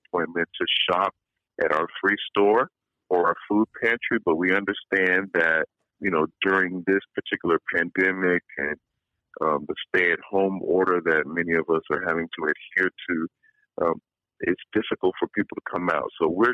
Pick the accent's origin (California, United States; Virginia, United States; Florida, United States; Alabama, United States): Florida, United States; Miami; now in Charlotte, United States; I came from Miami, Florida, which is, you know, an affluent LGBTQ community. And as I was coming into myself as a Black gay man here in Charlotte